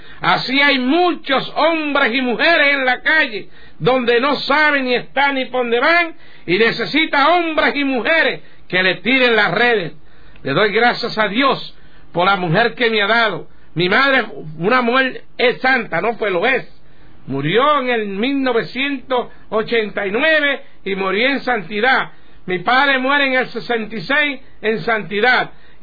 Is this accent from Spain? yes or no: no; San Lorenzo, Puerto Rico; now in New York, United States; Yo fui bautizado en, yo soy puertorriqueño, nacido en San Lorenzo, Puerto Rico, bautizado en San Lorenzo cuando tenía como 2 o 3 años, no me acuerdo. Recibí la primera comunión allí, fui confirmado allí, y pero vine a Nueva York